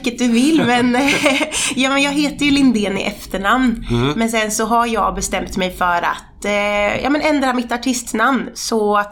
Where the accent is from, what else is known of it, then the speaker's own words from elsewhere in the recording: Mörtfors, Kalmar County, Sweden; also born or lived in Oskarshamn; Jag är 22 år, artist, låtskrivare, och jag kommer från en småstad som heter Oskarshamn. Eller jag är uppvuxen i Mörtfors faktiskt. Det ligger norr om, jätteliten by liksom.